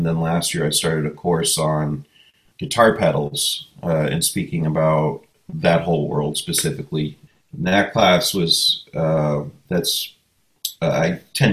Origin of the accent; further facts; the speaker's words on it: Maine, United States; moved away as an adult; I'm from Northern Maine, so before I moved to Western Massachusetts, which was 2007, I want to say, I played in a lot of blues bands as either a guitar player or a drummer.